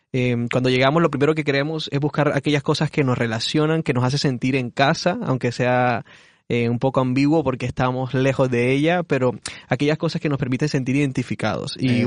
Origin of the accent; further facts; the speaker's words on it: Colombia; Y bueno, yo también, siendo colombiano, me identifico mucho con la feria.